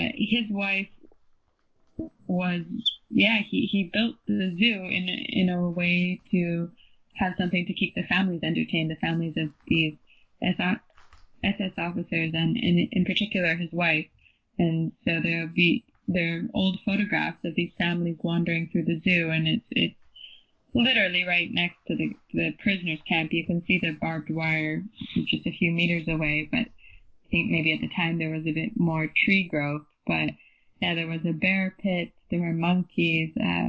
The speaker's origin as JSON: {"language": "English", "country": "Canada", "tie": "born or raised there", "said": "growing up in Canada"}